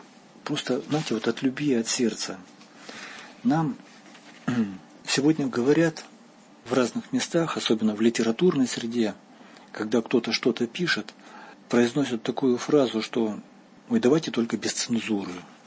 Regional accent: East Kazakhstan Region, Kazakhstan; В нашей деревне, в восточном Казахстане, откуда я родом, рядом с селом проходит железная дорога.

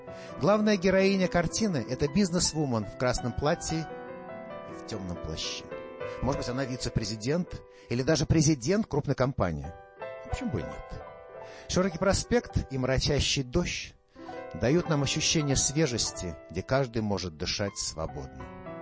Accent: Saint Petersburg, Russia; Это акварель моего родного города. Давайте окажемся внутри слоев жизни, цвета, эмоций дождя, которые являются частью жизни в Санкт-Петербурге.

